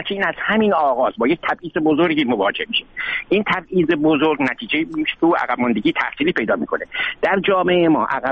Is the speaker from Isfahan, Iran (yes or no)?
no; Shiraz, Fars, Iran; من چون فارسم، من شیرازیم، عضو هیچ گروهی هم نیستم، بنابراین تجزیه طلب هم نیستم.